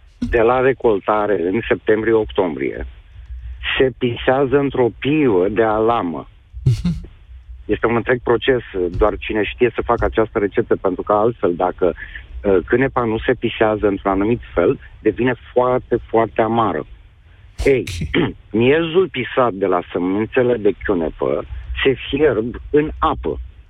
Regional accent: Moldavia, Romania; eu sunt din Moldova, o combinație de Iași, Roman și Bacău. La noi acasă în familie, de când mă știu, am 52 de ani

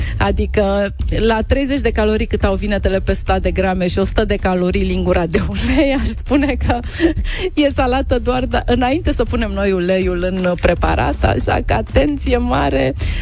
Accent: Romania; Trebuie să recunoaștem noi ca români

